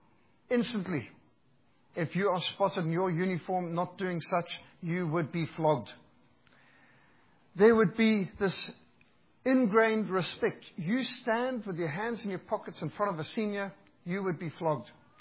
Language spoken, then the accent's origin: English; Zimbabwe; I was brought up in Rhodesia, one of the last British colonies. I received the old style education.